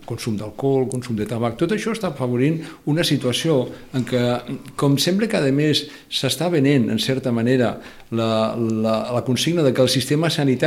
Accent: Lleida, Catalonia, Spain; also born or lived in Huelva; Jo vaig néixer a Huelva, però vaig arribar a Catalunya en un mes i mig.

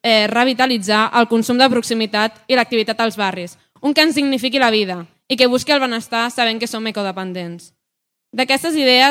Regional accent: Barcelona, Catalonia, Spain; perquè jo sóc de Barcelona

